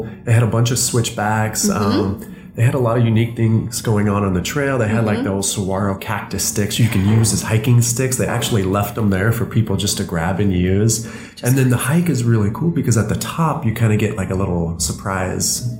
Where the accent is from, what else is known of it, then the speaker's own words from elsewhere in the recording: Phoenix, Arizona, United States; moved away as an adult; Yep. My hometown.